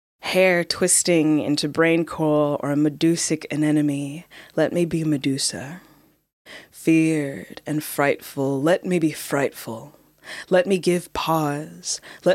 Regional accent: Texas, United States; growing up in Texas, like in like world geography textbooks and that sort of thing

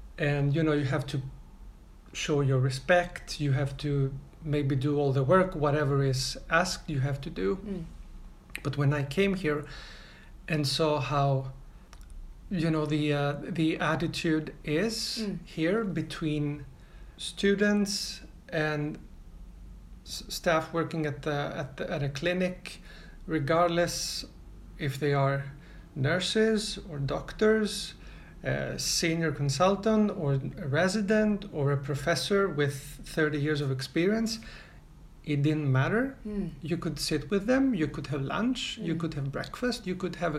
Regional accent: Greece; English is a second language; moved away as an adult; also born or lived in Crete; now in Sweden; I come from Greece.

